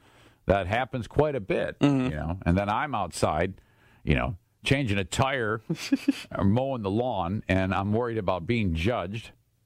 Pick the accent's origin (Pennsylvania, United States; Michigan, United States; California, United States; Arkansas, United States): Michigan, United States; Detroit; Because when I grew up in Detroit, every 8 feet there's a Catholic church, as you know.